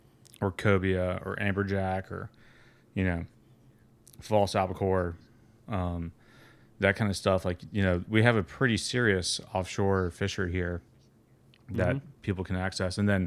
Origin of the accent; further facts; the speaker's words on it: Atlanta, Georgia, United States; all my friends, I grew up in Atlanta and I spent a lot of my time in Florida, but in Atlanta, all my bass fishing buddies